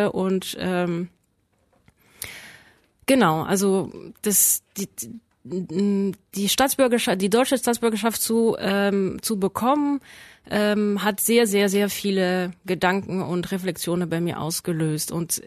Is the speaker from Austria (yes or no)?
no; Paris, Île-de-France, France; German is a second language; moved away as an adult; also born or lived in Netherlands; now in Germany; Also Frankreich ist mein Land, Paris ist meine Heimat. Noch mehr als Frankreich, würde ich sagen, Paris. Ich habe fast 12 Jahre in Holland gelebt